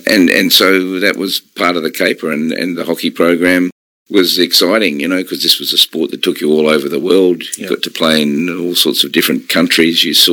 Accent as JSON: {"language": "English", "town": "Perth", "region": "Western Australia", "country": "Australia", "tie": "born or raised there", "said": "Was born in Perth. I grew up in Perth. It's a fantastic place."}